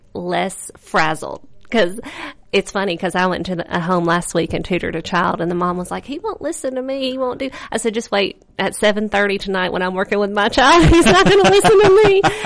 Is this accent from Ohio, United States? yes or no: no; Enterprise, Alabama, United States; also born or lived in Mobile; But we lived in Mobile. We're from Enterprise, but we lived in Mobile.